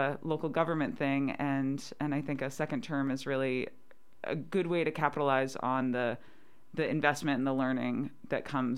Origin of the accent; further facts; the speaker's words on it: Maine, United States; also born or lived in Fairbanks; now in Homer, United States; I moved to Homer in 2008. I moved down here from Fairbanks, where I was going to graduate school at UAF for a master's in wildlife biology. I didn't want to be a game biologist, so I missed the ocean. I grew up on the coast of Maine.